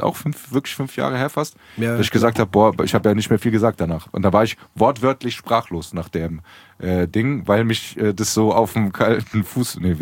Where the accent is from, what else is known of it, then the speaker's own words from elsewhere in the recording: Frankfurt, Hesse, Germany; wir sind aus Frankfurt, wir sind aus Hessen.